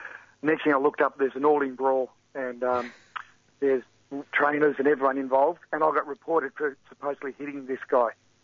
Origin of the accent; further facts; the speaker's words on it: Maylands, Western Australia, Australia; So I grew up in Maylands and I was always an East Perth supporter because I was in the East Perth zone.